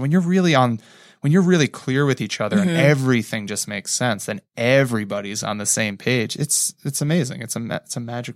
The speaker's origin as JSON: {"language": "English", "region": "New Jersey", "country": "United States", "said": "I'm from North Jersey. It's just not going to happen."}